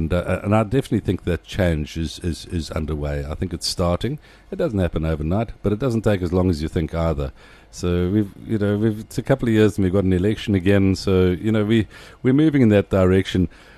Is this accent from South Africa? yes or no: yes; South Africa; think of all those missed opportunities and then go as a South African, well, let's not miss those opportunities for the next 20 years.